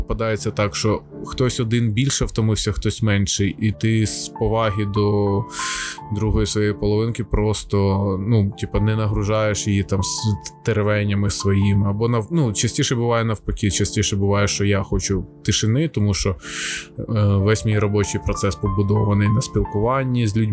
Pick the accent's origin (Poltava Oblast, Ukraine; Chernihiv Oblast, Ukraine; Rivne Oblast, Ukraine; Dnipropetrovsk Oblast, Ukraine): Rivne Oblast, Ukraine; Rivne; я сам з Рівного